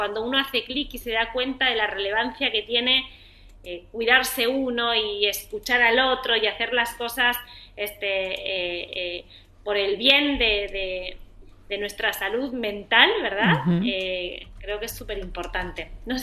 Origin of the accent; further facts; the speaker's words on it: Spain; now in Argentina; yo soy española hace, como te decía, 15 años que vivo aquí